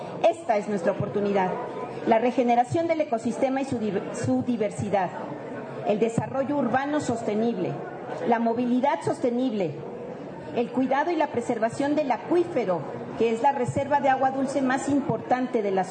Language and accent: Spanish; Mexico; Como ciudadanos mexicanos